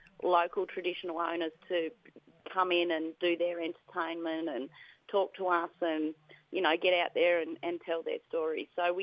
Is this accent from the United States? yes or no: no; Wilcannia, New South Wales, Australia; So I was born in Broken Hill because there's no hospitals in Wilcannia, but I was born on Wilcannia, Barkindjee country on the Darling Barker River in far western New South Wales.